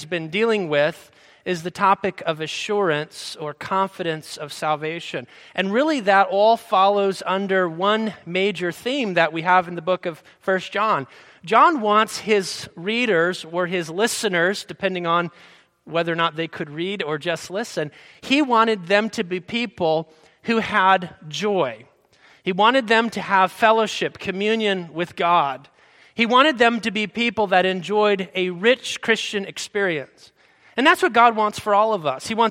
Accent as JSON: {"language": "English", "region": "Florida", "country": "United States", "tie": "born or raised there", "said": "I grew up down in Florida, and it snowed one time in my entire childhood living down there."}